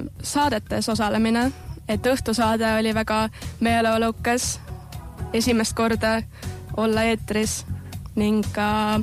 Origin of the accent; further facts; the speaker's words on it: Sikeldi, Rapla County, Estonia; Olen missi kandidaat number 3. Olen pärit Sikeldi külast, Raplast. Ning käin Rapla gümnaasiumi 11. Klassis. Olen 18-aastane.